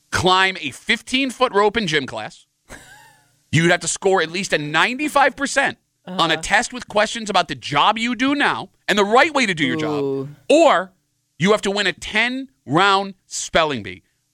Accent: Ireland; Like, I'm Irish, and we have big Irish heads

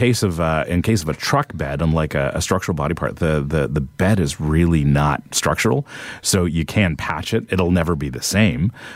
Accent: St. Catharines, Ontario, Canada; That's my hometown.

